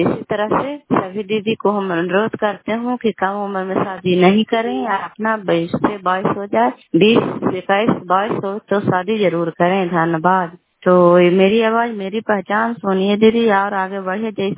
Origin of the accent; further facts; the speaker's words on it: Bihar, India; घर कल्याणपुर वाली बेलसी पंचायत सरखान चाने जिला नालंदा का निवासी हूँ।